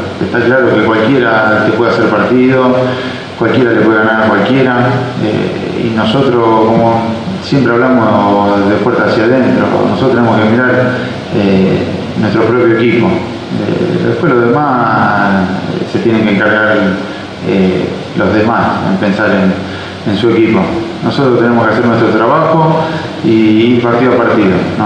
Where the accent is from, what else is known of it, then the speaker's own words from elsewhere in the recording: Argentina; lo que todos queremos como argentinos